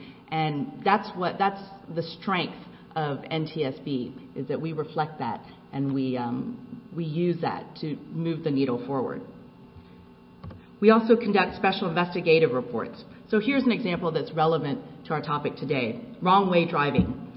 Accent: Texas, United States; And here's a crash in Texas, my home state, which fortunately had no fatalities

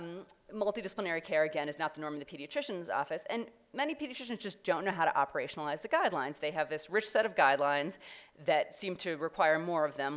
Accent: Boston, Massachusetts, United States; And I'm from Boston. We have, I think, 4 hospital obesity clinics at 4 different children's hospitals because we're Boston.

